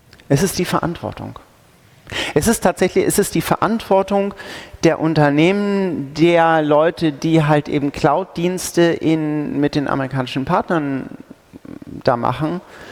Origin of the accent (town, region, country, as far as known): Schleswig-Holstein, Germany